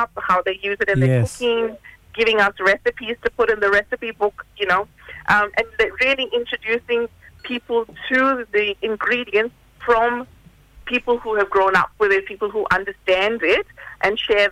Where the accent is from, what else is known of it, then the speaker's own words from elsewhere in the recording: Mumbai, Maharashtra, India; now in Melbourne, Australia; My mob is from the Gujarati community in Mumbai, India.